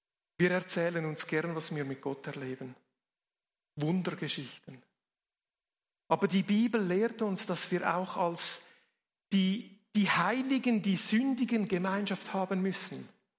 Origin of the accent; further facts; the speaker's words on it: Switzerland; Wir sind Schweizer, wir gehen Kompromisse ein.